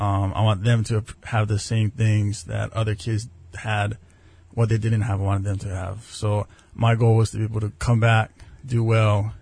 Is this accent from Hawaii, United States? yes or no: yes; Kalihi, Hawaii, United States; Well, when I was younger, as you said, I was raised in Kalihi. So we would practice every day at Kalakaua District Park.